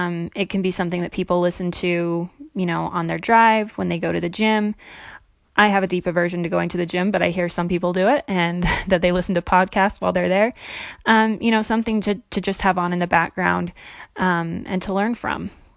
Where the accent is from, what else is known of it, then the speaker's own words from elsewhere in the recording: St. George, Utah, United States; like I mentioned before. I'm 31 years old. I grew up Mormon in the St. George area in southwestern Utah.